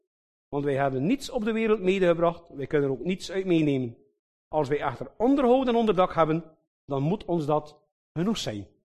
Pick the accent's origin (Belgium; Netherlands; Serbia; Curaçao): Belgium; Flanders; we zijn Vlaming onder elkaar.